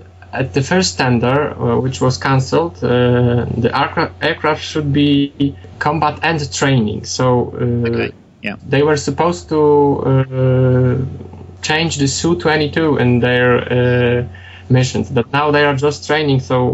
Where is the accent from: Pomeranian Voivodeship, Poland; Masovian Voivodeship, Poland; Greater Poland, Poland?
Greater Poland, Poland; Poznań; Well, if I would live in Szczecin, for example, and or even in Poznań, my hometown, I would consider going straight to Berlin with the motorway and start from there.